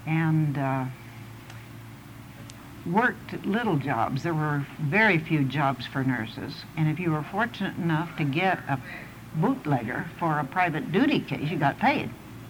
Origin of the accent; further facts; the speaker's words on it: Havre, Montana, United States; There was one nurse from Miles City, two from Butte, one from Great Falls, I was from Havre, one Manaconda, one from Minnesota, and one North Dakota.